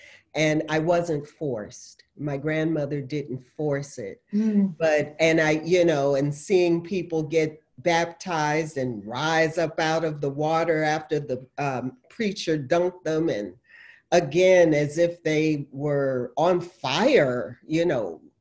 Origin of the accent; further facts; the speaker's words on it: Washington, District of Columbia, United States; also born or lived in Ohio; I was born in Ohio. When I came to live with my parents, who had by that time moved to Washington, D.C., which is where I was raised, they were not churchgoers, church people, or anything.